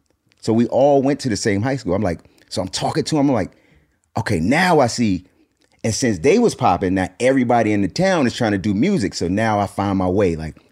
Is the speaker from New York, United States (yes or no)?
yes; Brooklyn, New York, United States; also born or lived in Mount Vernon; I moved from Brooklyn. I grew up in Brooklyn, New York. We moved to Mount Vernon.